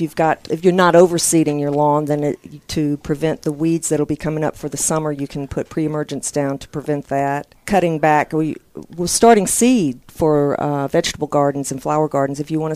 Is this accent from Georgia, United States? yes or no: yes; Atlanta, Georgia, United States; Well, I'm from the Atlanta area.